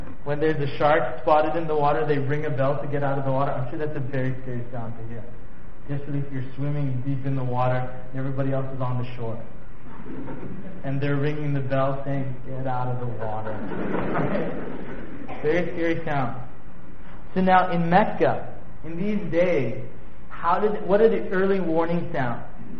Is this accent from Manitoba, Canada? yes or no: yes; Winnipeg, Manitoba, Canada; remember growing up in Winnipeg